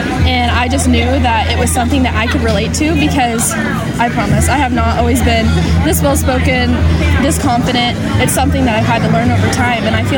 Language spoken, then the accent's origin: English; Grayville, Illinois, United States; now in Murray, United States; I'm originally from Grayville.